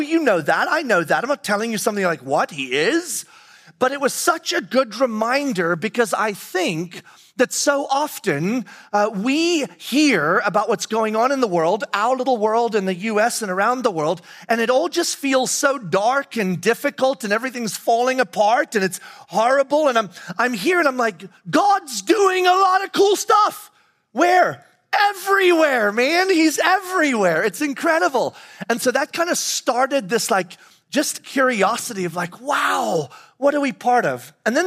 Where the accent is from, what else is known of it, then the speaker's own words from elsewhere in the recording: United States; And he's from Australia and we're from America.